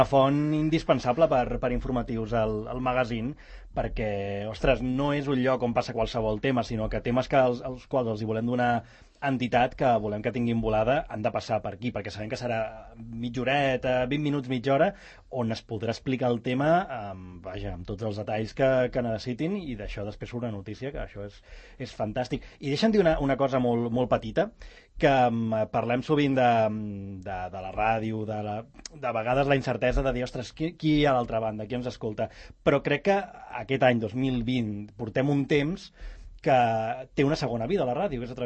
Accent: Terrassa, Catalonia, Spain; now in Sabadell, Spain; jo soc de Terrassa.

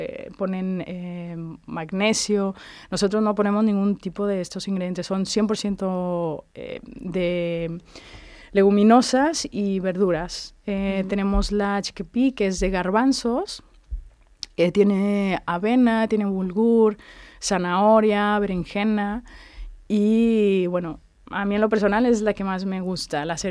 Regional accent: Mexico; yo soy mexicana, llevo toda la vida comiendo guacamole

